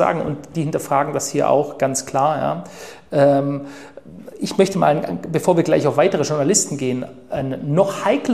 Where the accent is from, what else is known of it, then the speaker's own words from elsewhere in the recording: Baden-Württemberg, Germany; wie man bei uns im Schwabenland sagt